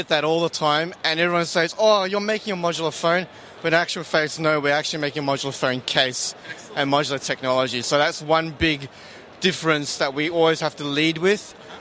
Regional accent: Australia; I'm Australian

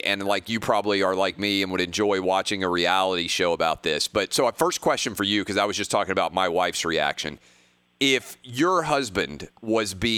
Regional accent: Tennessee, United States; 30,000 fans in Bristol, in my home state of Tennessee here.

